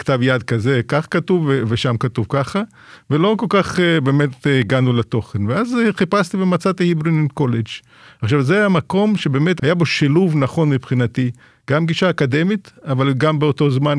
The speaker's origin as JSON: {"language": "Hebrew", "country": "Ukraine", "tie": "born or raised there", "second_language": "Hebrew", "lives_now": "Israel", "said": "אני גדלתי באוקראינה, אז חלק מברית המועצות, וגדלתי במשפחה יהודית סובייטית, עם סבא וסבתא שדיברו יידיש"}